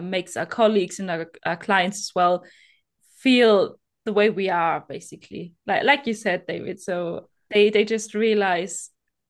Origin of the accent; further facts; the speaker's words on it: Bavaria, Germany; She was from Berlin, I'm from Bavaria, so it's quite a way.